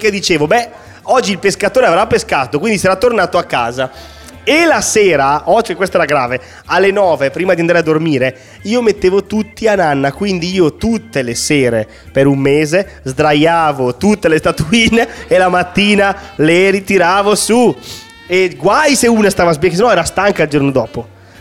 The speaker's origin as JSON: {"language": "Italian", "region": "Lombardy", "country": "Italy", "said": "per me che sono lombardo, estate, perché da noi c'è meno 20 e la neve alta fino alle ginocchia"}